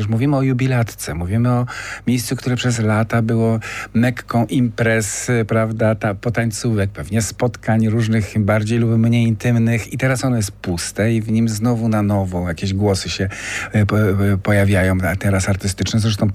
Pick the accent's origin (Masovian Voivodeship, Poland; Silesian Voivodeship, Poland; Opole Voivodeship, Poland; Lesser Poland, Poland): Lesser Poland, Poland; Kraków; z Nowej Huty w ogóle się wychowywałem na jednym z blokowisk i też czuję tą dzielnicę bardzo.